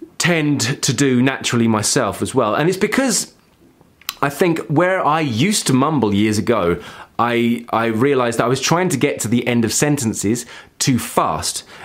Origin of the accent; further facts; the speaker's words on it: United Kingdom; now in Finland; I'm not from the States, I grew up in the UK and I live in Finland now.